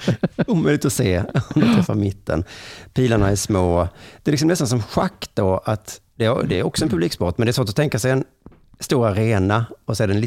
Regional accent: Kristianstad, Skåne, Sweden; Tycker det är roligare i Kristianstad, där jag kommer ifrån.

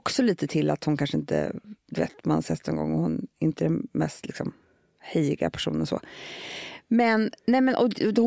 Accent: Sweden; Mm, vi är ju svenskar.

